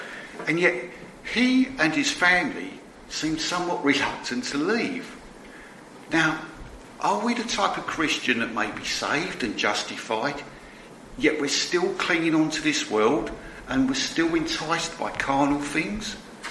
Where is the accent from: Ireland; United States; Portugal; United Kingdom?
United Kingdom; London; I grew up mainly in South and North London, so I saw lots of traffic, high rises, hustle and bustle. I didn't see a lot of agriculture or ploughs, though.